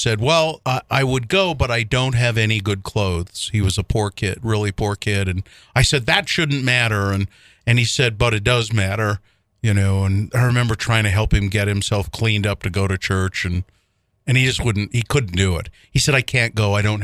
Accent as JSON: {"language": "English", "town": "Ogden", "region": "Utah", "country": "United States", "tie": "born or raised there", "said": "because it's so ingrained in the neighborhoods here in Utah. And I grew up in Ogden, and it's just what you do."}